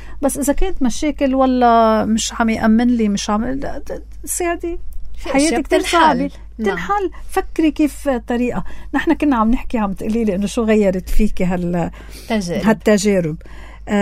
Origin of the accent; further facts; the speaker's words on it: Beirut, Beirut Governorate, Lebanon; لا انا نازلة ببيروت، والله انا نفوسي هون بس انا بدي انزل ببيروت لانه انا بنت بيروت